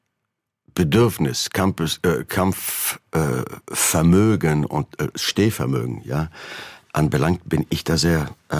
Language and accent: German; Germany; Also, wenn man mich jetzt fragt, was bin ich, würde ich sagen, ich bin Deutscher, obwohl ich einen französischen Pass habe. Das ist die Sprache, in der ich denke, fühle.